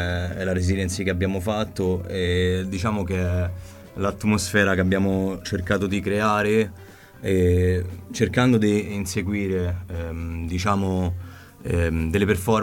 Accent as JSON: {"language": "Italian", "town": "Rome", "region": "Lazio", "country": "Italy", "said": "io comunque so De Torpignattara, Pigneto."}